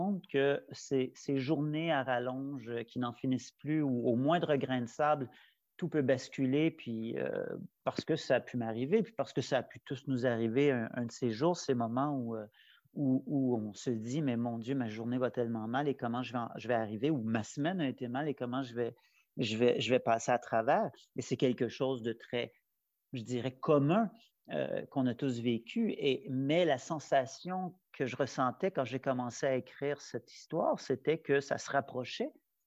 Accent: Quebec, Canada; now in France; je suis Canadien d'origine, je suis Québécois, mais j'habite la France depuis 22 ans et j'ai habité Paris. Et puis quand j'ai décidé d'aller vivre à la campagne

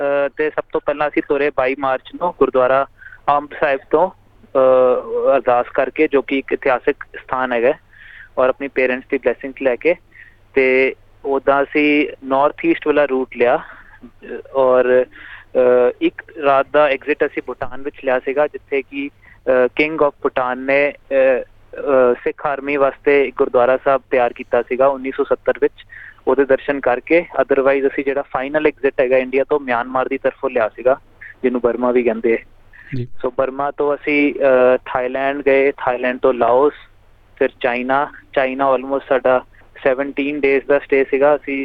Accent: Chandigarh, India; ਅਸੀਂ ਚੰਡੀਗੜ੍ਹ ਰਹਿੰਦੇ ਹਾਂ, ਔਰ ਉੱਥੇ ਦਾ ਹੀ ਜੰਪਲ ਹੈ ਸਾਡਾ, ਔਰ ਉੱਥੇ ਹੀ ਕਾਰੋਬਾਰ ਹੈ ਸਾਡਾ, ਸਾਰੀ ਫੈਮਿਲੀ ਉੱਥੇ ਹੀ ਹੈ ਸਾਡੀ, ਉੱਥੇ ਹੀ ਰਹਿੰਦੇ ਹਾਂ।

